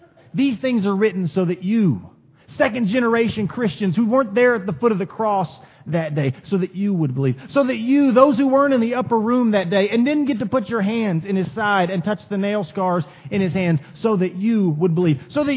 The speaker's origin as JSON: {"language": "English", "region": "Missouri", "country": "United States", "said": "I'm from Missouri. You know what the motto is? The show me state."}